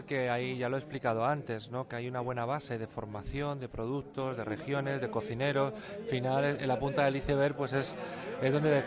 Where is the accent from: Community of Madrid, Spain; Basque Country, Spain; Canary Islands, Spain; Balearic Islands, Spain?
Community of Madrid, Spain; Humanes de Madrid; espero que mi pueblo también estas jornadas surjan, porque ya que Alcorcón ha tomado la bandera de hacer estas jornadas tan importantes, pues espero que Humanes también cojan esta iniciativa y teniéndome allí